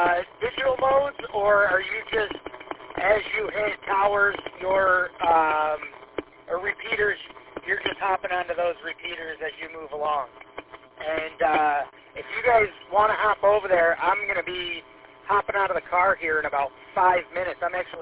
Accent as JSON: {"language": "English", "region": "Michigan", "country": "United States", "said": "I'm from Macomb County, and I know that area"}